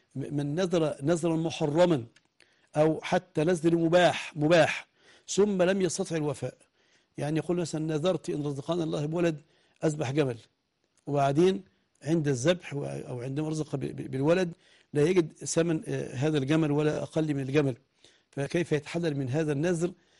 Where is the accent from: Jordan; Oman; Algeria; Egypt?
Egypt; فطبعا لما أصبح ما عندناش مساحة لهذا الأمر اللي عندنا في مصر بصفة عامة،